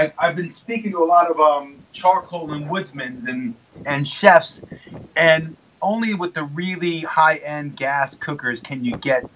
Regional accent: Maryland, United States; Yeah, I grew up on the Mason-Dixon line, so I grew up in Maryland.

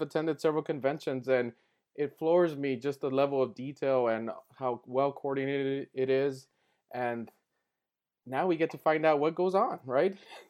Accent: Bellflower, California, United States; born there; I was born right in Bellflower, which is next to Long Beach.

